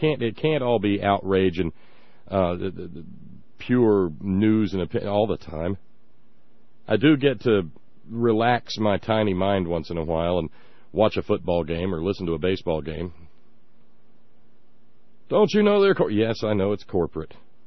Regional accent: Alabama, United States; Growing up in Alabama, you had two stations, basically, that would reach you with baseball on the AM band

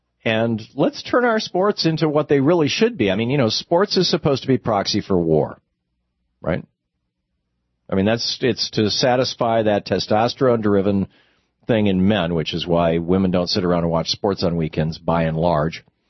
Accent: Michigan, United States; My parents grew up in Miami, so I grew up in Michigan. I was always a Detroit Tigers fan and Detroit Lions.

